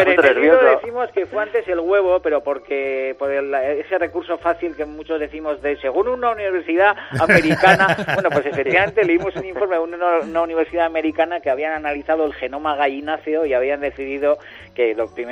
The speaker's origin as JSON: {"language": "Spanish", "town": "Hondarribia", "region": "Basque Country", "country": "Spain", "said": "yo soy de Hondarribia, que está considerado barrio de Bilbao."}